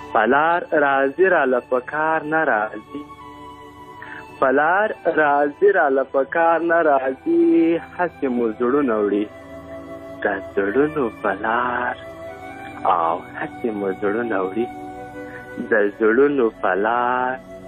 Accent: Ghazni, Afghanistan; مونږ د هلمند نه یو، مونږ د غزنی یو، او د هلمند راغلی یو

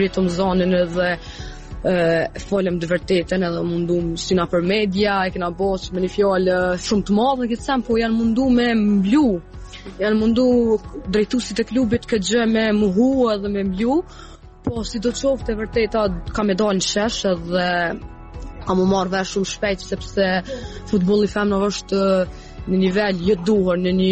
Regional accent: Skenderaj, Mitrovica District, Kosovo; Jo, unë jam nga Drenica, nga Skënderaj

